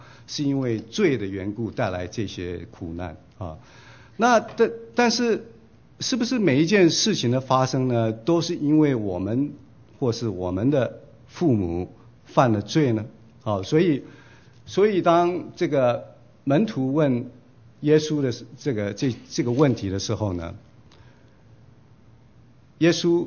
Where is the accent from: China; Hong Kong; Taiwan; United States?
United States; 这个是神对我们美国人的一个惩罚